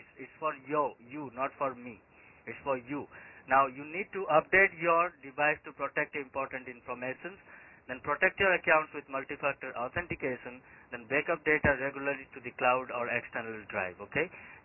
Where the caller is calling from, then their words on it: Melbourne, Victoria, Australia; Yes, I'm calling you from the Melbourne. 300 Bourke Street, Melbourne, Victoria.